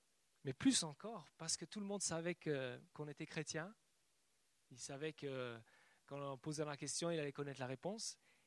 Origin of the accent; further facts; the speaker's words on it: Switzerland; J'ai vécu mon enfance en Suisse